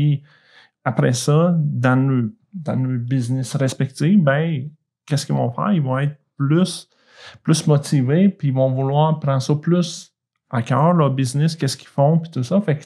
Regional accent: Bosnia & Herzegovina; now in Canada; Dans le fond, moi, mes parents ont décidé de quitter la Bosnie. Dans le fond, je suis d'origine de Bosnie, la Bosnie. Ils ont décidé de quitter la Bosnie, fait qu'on est émigré ici en 96. Fait que c'est ça. Ça va faire 27 ans que je suis au Québec.

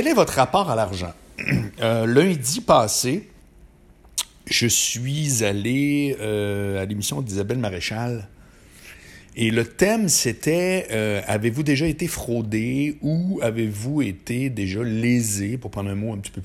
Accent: Quebec City, Quebec, Canada; now in Montreal, Canada; moi, je suis de Québec, mais je suis arrivé à Montréal

